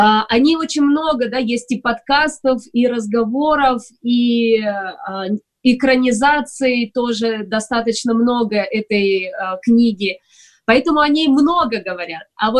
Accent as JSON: {"language": "Russian", "country": "Uzbekistan", "said": "я как бы из Узбекистана, и у нас есть горы"}